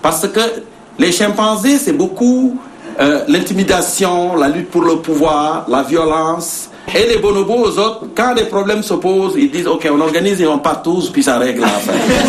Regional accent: Senegal; Moi, je suis originaire du centre du Sénégal, d'une famille d'agriculteurs.

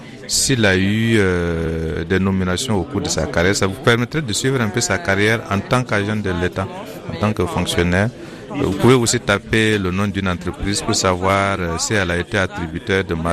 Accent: Burkina Faso; je suis du Burkina Faso.

